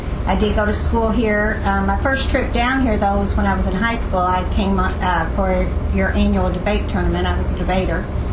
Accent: Louisville, Kentucky, United States; I am from Louisville originally. I was born and raised there and never thought about leaving, never considered leaving.

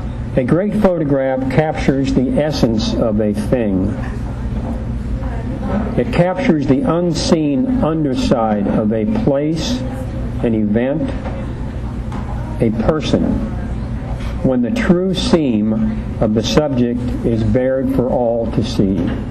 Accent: Kentucky, United States; I know when I travel outside of Kentucky and people say, "Where are you from?" I say, "Kentucky, Kentucky,"

